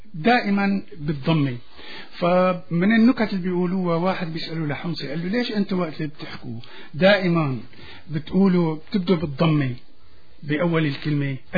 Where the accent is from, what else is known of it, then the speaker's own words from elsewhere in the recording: Homs, Homs Governorate, Syria; انا بدي اقول اذكياء لانه انا حمصي طبعا